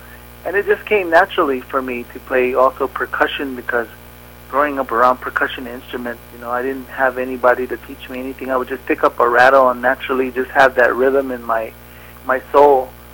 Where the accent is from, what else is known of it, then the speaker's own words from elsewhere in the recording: New Mexico, United States; I grew up right here in the Pueblo villages of New Mexico.